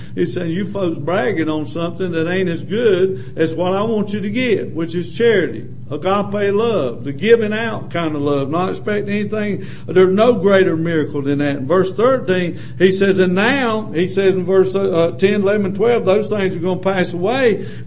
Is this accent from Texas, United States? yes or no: no; South Carolina, United States; It wouldn't be an angelic tongue. I mean, I am from South Carolina, there's nothing angelic about it.